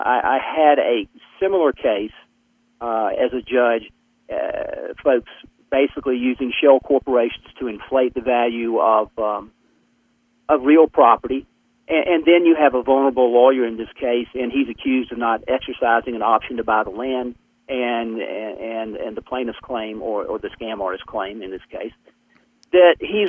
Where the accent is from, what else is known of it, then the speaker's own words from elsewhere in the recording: Patrick County, Virginia, United States; my hometown and the spot in which I live, Patrick County, is sort of a character